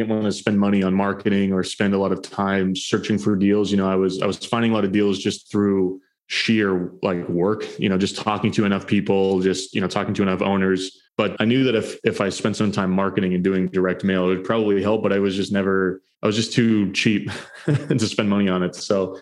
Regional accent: New Hampshire, United States; actually not too far from my hometown up in New Hampshire, about an hour north of Boston.

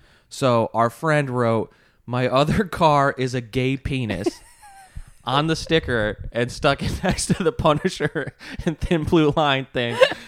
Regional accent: Michigan, United States; I'm from Michigan.

